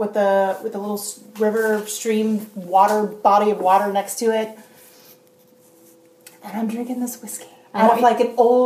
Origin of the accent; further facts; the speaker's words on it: Atlanta, Georgia, United States; I'm from Atlanta, Georgia.